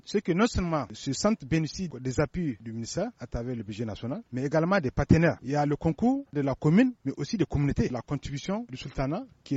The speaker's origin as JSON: {"language": "French", "country": "Niger", "said": "Il nous appartient, en tant que Nigérien, de voir quelles sont les dispositions à prendre"}